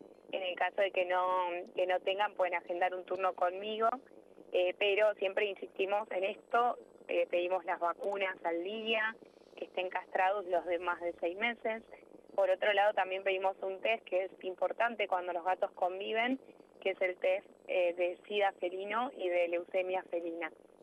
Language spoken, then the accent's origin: Spanish; Trelew, Chubut, Argentina; yo soy del sur, de Trelew